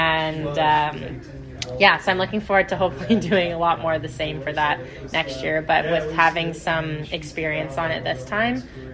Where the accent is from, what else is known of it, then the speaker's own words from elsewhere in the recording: Canada; I'm from Canada, so it's an advantage.